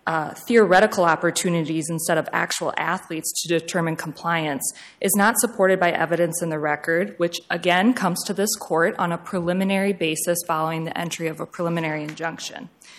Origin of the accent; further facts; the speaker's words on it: Sioux Falls, South Dakota, United States; I'm an attorney from Sioux Falls